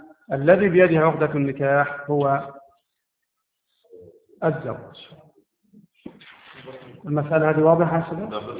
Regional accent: Egypt; عندنا في مصر

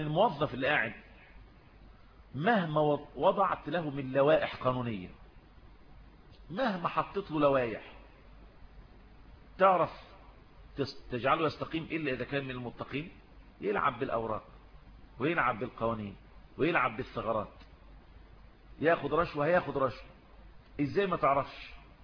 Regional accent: Egypt

